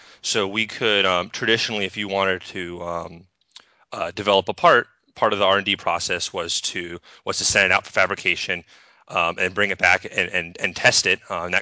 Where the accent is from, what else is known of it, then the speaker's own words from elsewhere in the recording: Virginia Beach, Virginia, United States; Yes, I'm from Virginia Beach. It's where I currently work at CDSA Damnnik.